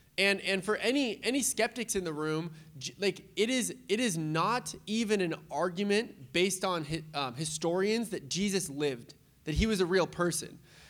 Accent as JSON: {"language": "English", "town": "San Diego", "region": "California", "country": "United States", "tie": "born or raised there", "said": "If you were like a cool gangster kid like I was, you know, growing up in Point Loma, San Diego."}